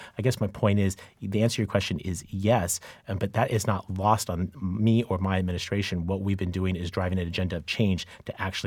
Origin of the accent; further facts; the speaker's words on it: San Diego, California, United States; born there; When I was born here in San Diego in the late 1970s